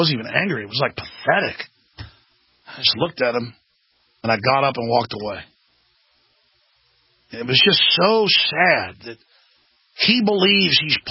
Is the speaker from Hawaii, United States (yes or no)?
no; Dallas, Texas, United States; You know, I grew up in Dallas, Texas, and I had the fun chance to be racially attacked.